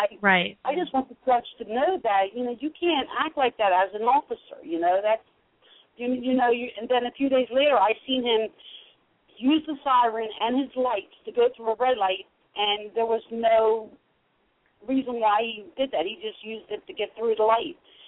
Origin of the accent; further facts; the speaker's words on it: Philadelphia, Pennsylvania, United States; I'm from Philadelphia.